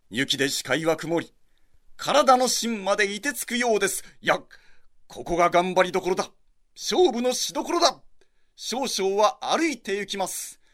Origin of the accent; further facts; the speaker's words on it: Kumamoto, Japan; ないしろ私の実家の熊本にも